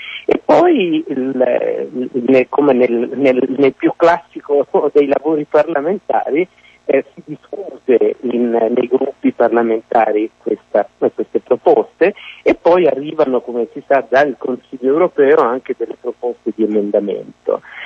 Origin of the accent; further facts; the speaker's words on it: Trieste, Friuli-Venezia Giulia, Italy; born there; sono un trentino pugliese, perché sono nata a Trieste, ma gran parte delle mie origini sono là